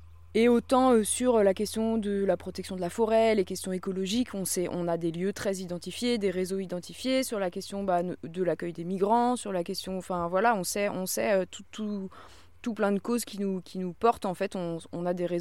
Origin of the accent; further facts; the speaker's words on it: Bourges, Centre-Val de Loire, France; J'ai grandi à Bourges et ensuite, après mes études, j'ai habité en camion pendant des années.